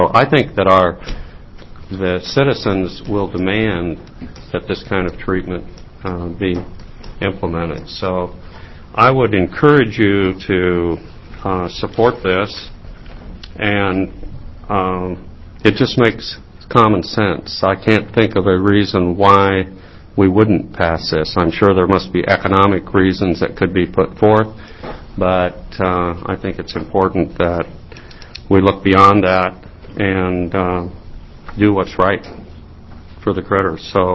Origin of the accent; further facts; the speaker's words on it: Tie Valley, Oregon, United States; I grew up in Tie Valley, Oregon, and we had my father and his brother had a ranch